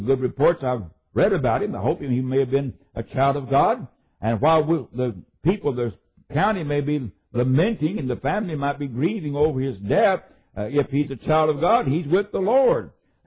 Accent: Dilbarton, West Virginia, United States; A man who was the sheriff there in the county from which I'm from, born in, and in the very town that I grew up in Dilbarton, West Virginia.

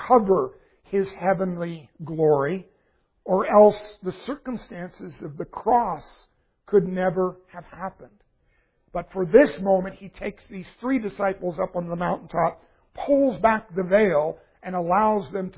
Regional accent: Texas, United States; but I grew up in Texas where lightning was really brilliant and obvious, and there were lots and lots of thunderstorms

